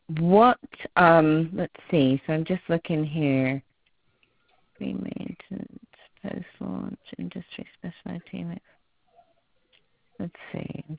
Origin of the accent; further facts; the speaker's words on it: England, United Kingdom; Thank you. I'm from England. Yeah.